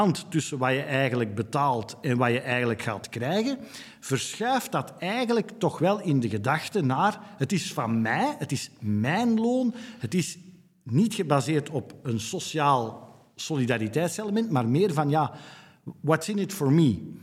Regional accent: Belgium; Ik denk niet dat het aan mij als Belg is om te zeggen hoe het in een land moet gaan of niet moet gaan.

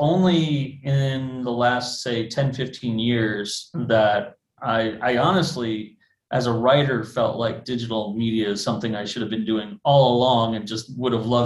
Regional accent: Chicago, Illinois, United States; I am from Chicago. I am on the north side of the city.

